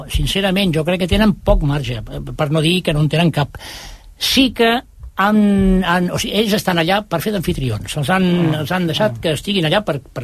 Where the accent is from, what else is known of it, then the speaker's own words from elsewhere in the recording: Catalonia, Spain; estem aquí com a catalans i també com a espanyols